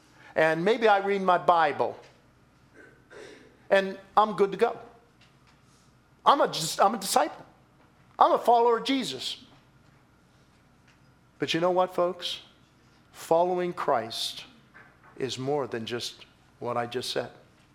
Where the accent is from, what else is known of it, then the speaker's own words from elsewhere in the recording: Scotland, United Kingdom; And I'll tell you what, I'm a Scot.